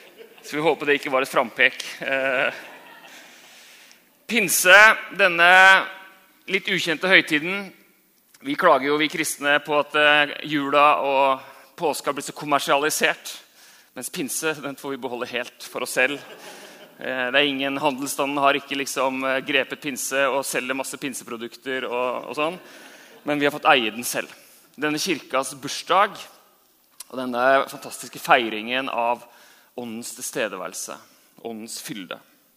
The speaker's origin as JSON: {"language": "Norwegian", "town": "Larvik", "region": "Vestfold", "country": "Norway", "tie": "born or raised there", "said": "Jeg hadde alltid siste etappen på speiderstafetten hjemme I Larvik"}